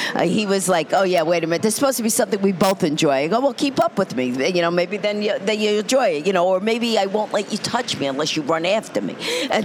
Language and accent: English; New York, United States; accent: New York; You know, that's my New York accent.